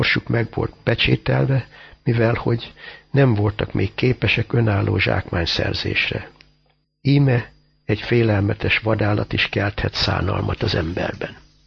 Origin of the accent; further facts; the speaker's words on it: Hajdúsámson, Hajdú-Bihar, Hungary; born there; visszatérjen ugyanoda, pontosabban Hajdúsámsonba, szülőfalumba, ma már város.